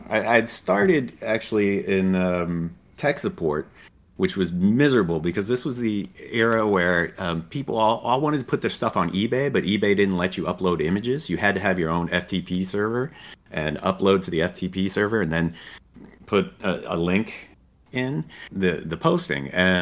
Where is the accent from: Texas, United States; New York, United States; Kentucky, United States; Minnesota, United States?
Texas, United States; San Antonio; A friend of a friend, I'm from San Antonio, Texas